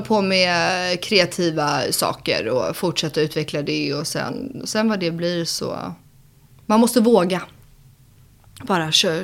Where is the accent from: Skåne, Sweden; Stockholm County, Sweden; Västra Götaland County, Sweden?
Stockholm County, Sweden; Älvvik; Jag är uppvuxen på Älfvik, så jag hade liksom kossor som grannar.